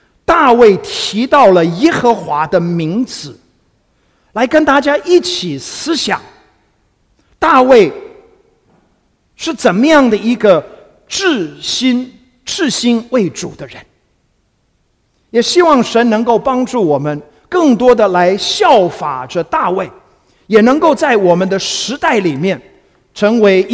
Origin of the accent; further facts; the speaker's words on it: Kaohsiung, Taiwan; 我记得从小那时候在台湾的南部，在高雄出生长大